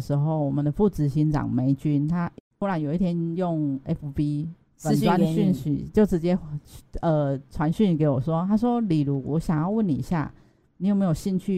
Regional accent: Taichung, Taiwan; 所以我是台中人啦，回台中，然后就在台中念研究所这样子。

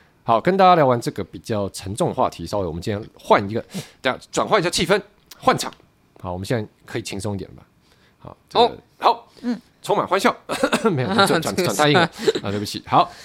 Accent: Taiwan; 我们台湾人也没有那么无聊会去抓你说，为什么你不讲台湾台北，为什么不讲台湾屏东

